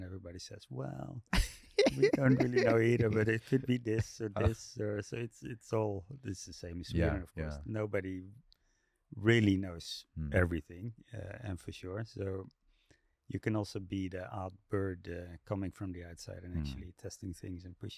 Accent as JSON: {"language": "English", "country": "Netherlands", "second_language": "English", "said": "I come from Holland, the Netherlands"}